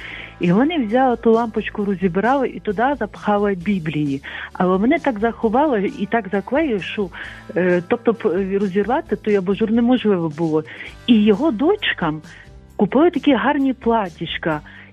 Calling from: Lviv, Lviv Oblast, Ukraine; я зі Львова

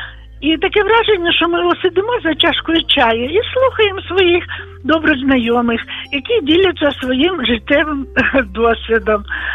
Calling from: Volyn Oblast, Ukraine; я з Волині.

